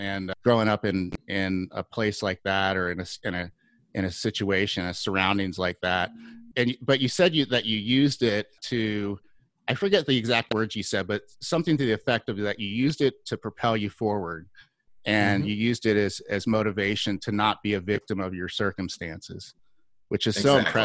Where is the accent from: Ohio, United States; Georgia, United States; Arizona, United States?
Ohio, United States; Cincinnati; I'm actually from Cincinnati originally.